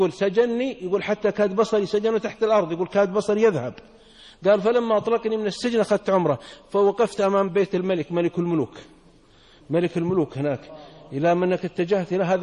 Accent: Saudi Arabia; كان في بلدة عندنا في السعودية رجل عابد

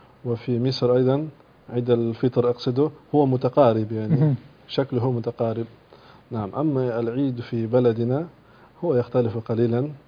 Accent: Russia; Arabic is a second language; now in Saudi Arabia; أنا من روسيا، أدرس هنا في جامعة مالك عبدالعزيز، كلية الأداب قسم الشريعة

